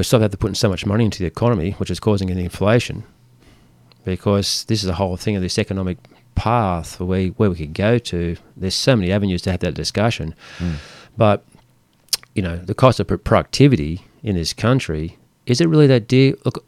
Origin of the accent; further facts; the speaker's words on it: Ulladulla, New South Wales, Australia; when I grew up in Ulladulla, I started this business.